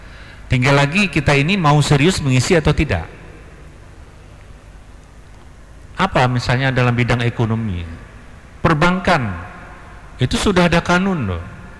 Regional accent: Aceh, Indonesia; Saya pikir kita juga orang Aceh ya, sudah meletakkan dasar-dasar untuk membangun Aceh itu apa sebenarnya.

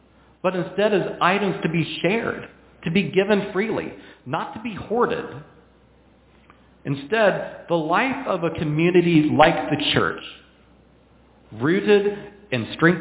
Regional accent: Texas, United States; I'm from Texas and we eat a lot of cornbread.

